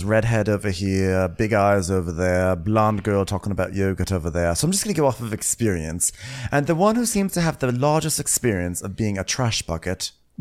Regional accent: Costa Rica

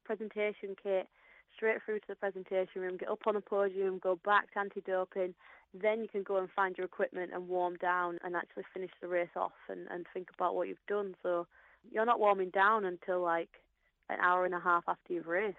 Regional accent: United Kingdom; And I mean, as a British athlete, nothing is ever going to beat what London 2012 was.

